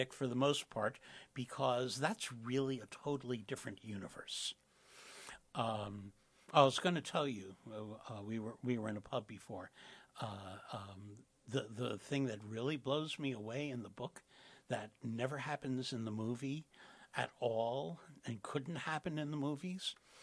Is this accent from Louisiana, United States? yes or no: no; Queens, New York, United States; now in Brooklyn, United States; So I'm a Queens kid. Or as I tell people, well, I grew up in Queens, but now I'm in Brooklyn.